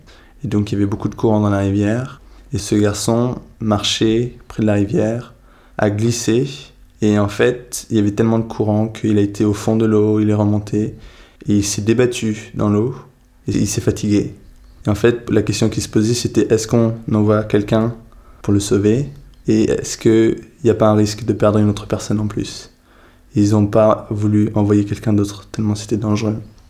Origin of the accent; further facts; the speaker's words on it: Brittany, France; born there; je suis né en Bretagne, dans le nord-ouest de la France. Et je suis né dans une famille qui n'était pas chrétienne